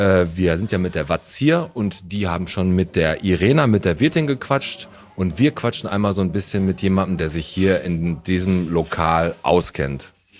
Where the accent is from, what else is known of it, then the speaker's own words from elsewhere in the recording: Bottrop, North Rhine-Westphalia, Germany; wir sind heute in meiner alten Heimat im Fuhlenbrock. Das hört sich jetzt ein bisschen so an, als wenn ich aus Hamburg hier hingekommen wäre. Ich bin aber einfach aus Badenbrock einfach den Berg hochgefahren.